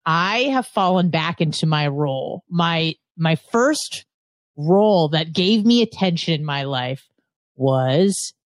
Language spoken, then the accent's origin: English; San Diego, California, United States; Yeah, you know, it is like the best and the worst to be from this area, and or I'm from San Diego.